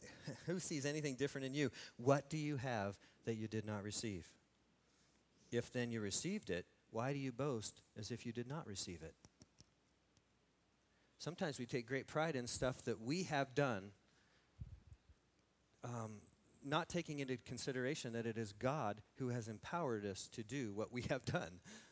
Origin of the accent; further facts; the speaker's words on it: Lebanon, Oregon, United States; I'm a dork from Lebanon, Oregon.